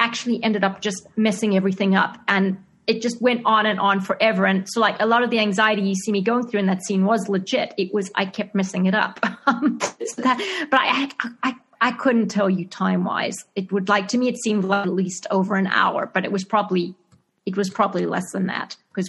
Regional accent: Zimbabwe; accent: Zimbabwean; also born or lived in Australia; I was living in Australia at the time, and a guy came up to me and he made fun of my Zimbabwean accent.

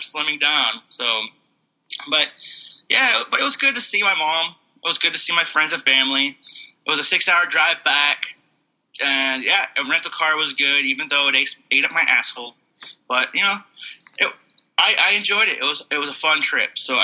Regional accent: Bay Area, California, United States; now in Los Angeles, United States; I'm from the Bay Area. It's like, everything's open for the Bay Area.

